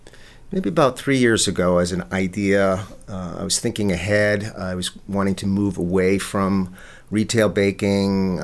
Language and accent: English; Maine, United States; I'm originally from Maine. I had a graphic design business.